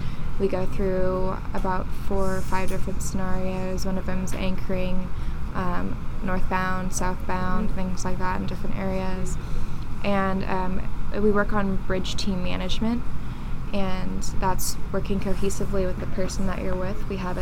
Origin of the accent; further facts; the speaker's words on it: San Ramon, California, United States; I'm from the Bay Area. Hometown is San Ramon, California.